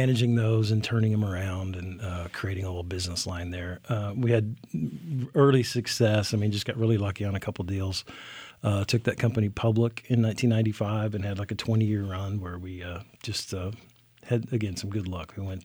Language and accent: English; Nebraska, United States; moved away as an adult; also born or lived in Omaha; now in Waco, United States; I was raised in Nebraska, in rural Nebraska, on a farm, and with eight brothers and sisters, so a farming family. Went to Creighton University in Omaha, Nebraska.